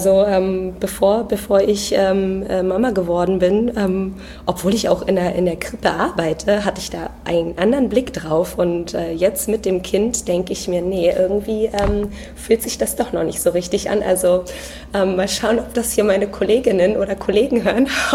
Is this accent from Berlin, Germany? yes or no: yes; Berlin, Germany; ich bin 30 Jahre alt und ich lebe in Berlin. Tatsächlich bin ich auch in Berlin geboren und ich habe hier auch schon immer gelebt. Allerdings meine Eltern, die kommen ursprünglich aus Polen, aus Breslau sind sie hergekommen